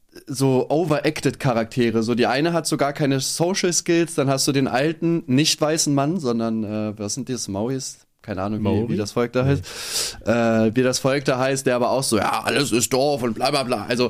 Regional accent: Germany; weil ich bin Deutscher.

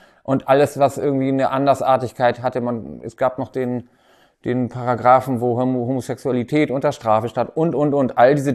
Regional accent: Timmendorfer Strand, Schleswig-Holstein, Germany; und das ist eben die Lübecker Bucht, dort, wo ich herkomme, Timmendorfer Strand, ist ja direkt die Gegend

